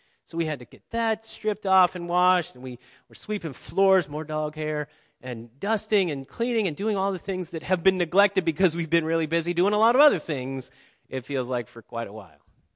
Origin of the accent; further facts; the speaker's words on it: Ohio, United States; I grew up in Ohio, and we had an apple orchard. We had some acreage, and we had apple trees